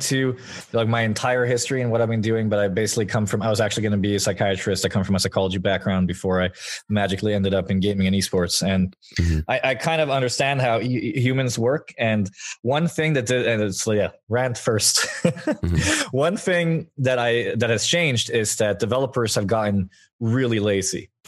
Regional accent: Sweden; English is a second language; now in Thailand; For example, I'm actually Swedish. I'm living in Thailand right now. But I attend Nordic Game in my home country

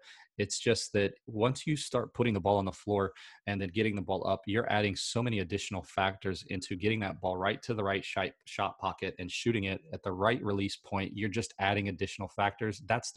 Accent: South Carolina, United States; I'm from South Carolina

